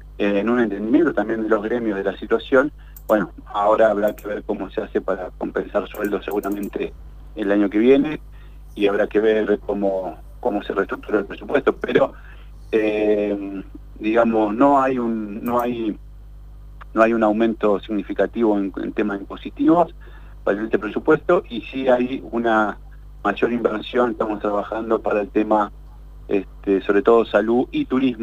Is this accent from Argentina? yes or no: yes; Cutral Có, Neuquén, Argentina; bueno, yo soy de Cutralco.